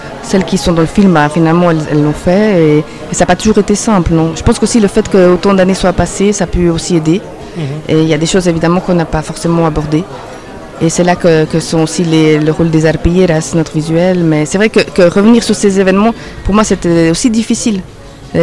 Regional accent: Lausanne, Vaud, Switzerland; Et ils se sont rencontrés en Suisse. Et bref, moi j'ai grandi à Lausanne.

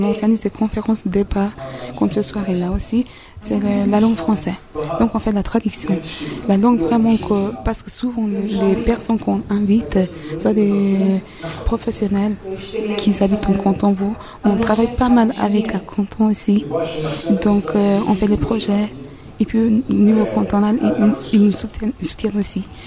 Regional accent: North Kurdistan, Turkey; Mais moi, personnellement, je viens de Kurdistan du Nord

